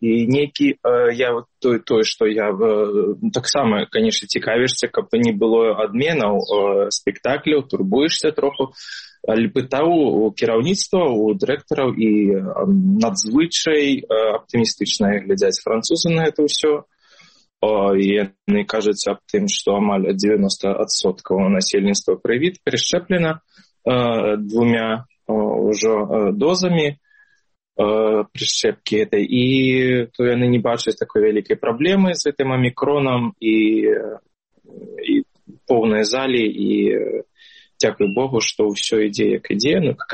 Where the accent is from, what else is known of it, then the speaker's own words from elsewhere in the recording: Belarus; now in Montpellier, France; ми білоруси Монпельє будемо